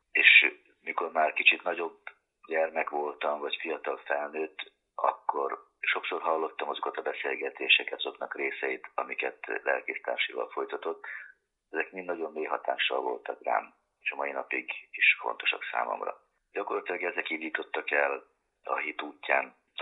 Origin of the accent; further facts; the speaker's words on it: Putnok, Borsod-Abaúj-Zemplén, Hungary; also born or lived in Budapest; Tehát én hiába Pesten születtem, tulajdonképpen Putnokon nőttem fel, ott töltöttem a gyermekkoromat, úgyhogy vidéki gyereknek tartom magam. Ahogy mondtam, hogy édesapám református lelkész volt, az teljesen természetes volt, hogy hitben nevelkedtünk